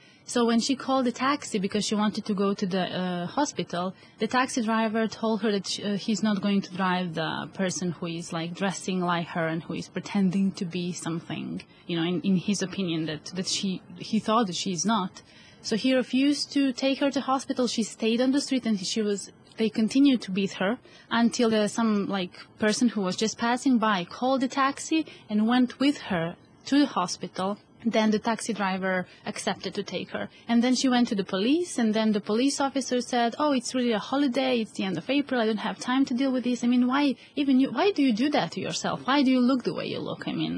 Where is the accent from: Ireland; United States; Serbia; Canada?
Serbia; English is a second language; moved away; the patriarchy in my country, which is Serbia, I come from Serbia, is really, really strong